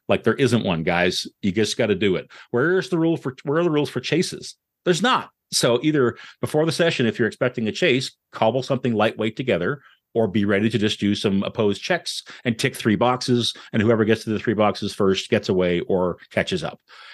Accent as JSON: {"language": "English", "town": "Halifax", "region": "Nova Scotia", "country": "Canada", "tie": "born or raised there", "said": "For me, I grew up in the East Coast, Far East Coast in Canada in Halifax"}